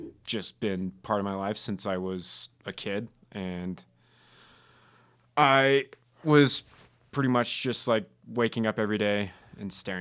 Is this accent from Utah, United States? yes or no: yes; Salt Lake City, Utah, United States; I'm from Salt Lake City, which is cool.